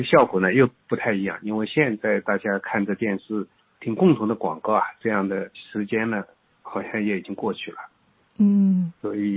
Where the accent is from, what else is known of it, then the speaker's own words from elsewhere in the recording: China; 那么我们中国人可能一直是受的儒家教育吧